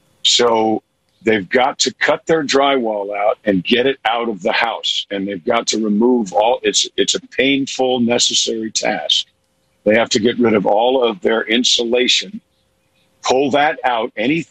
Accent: Mount Kisco, New York, United States; I'm from New York. So I'm from Mount Kisco, New York, in Westchester County.

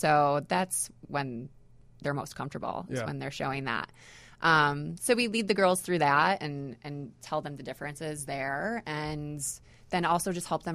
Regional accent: New York, United States; now in Chicago, United States; I'm originally from New York. So I recently moved to Chicago.

